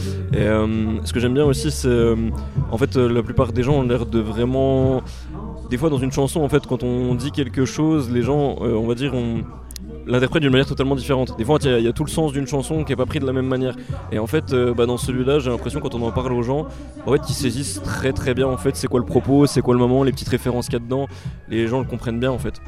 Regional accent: Montbéliard, Bourgogne-Franche-Comté, France; ce qu'on voulait faire ensemble chez moi à Montbéliard

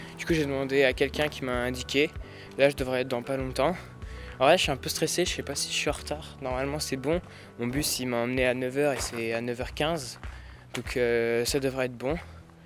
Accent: Vercheny, Auvergne-Rhône-Alpes, France; je viens de Vercheny et j'ai 14 ans.

